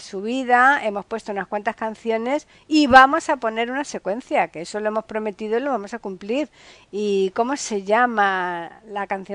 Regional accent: Andalusia, Spain; now in Madrid, Spain; No, yo soy andaluza, pero que te quiero decir que como estoy aquí en Madrid

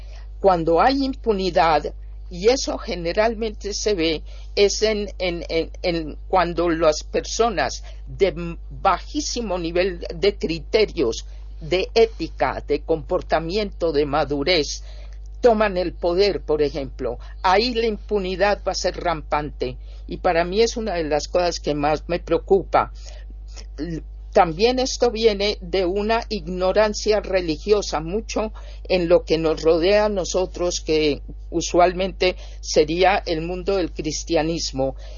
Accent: Colombia; la cantidad de dificultades en mi país, que es Colombia

